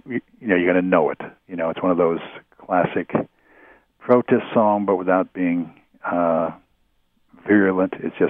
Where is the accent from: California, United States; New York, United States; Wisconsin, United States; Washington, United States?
New York, United States; New York City; I grew up in the city, so we're New Yorkers.